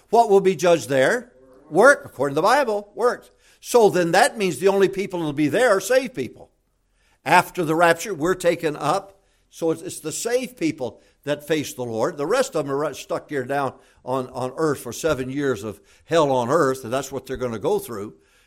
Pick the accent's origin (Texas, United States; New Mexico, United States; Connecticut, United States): Texas, United States; I'm from Texas. Talk to me. Talk to me. You can always tell a Texan.